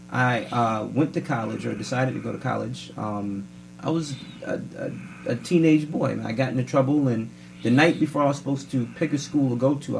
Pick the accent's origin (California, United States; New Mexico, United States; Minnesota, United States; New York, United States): New York, United States; Bronx; now in Rocky Hill, United States; I had no idea. I promise you. I grew up in the Bronx. I had no idea I was black until I moved to Rocky Hill, Connecticut.